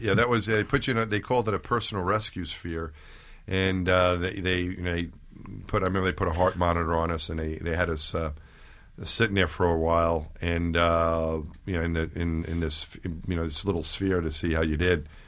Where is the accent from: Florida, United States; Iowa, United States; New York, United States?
New York, United States; Long Island; Growing up in Long Island, it never seemed like a real option to become an astronaut.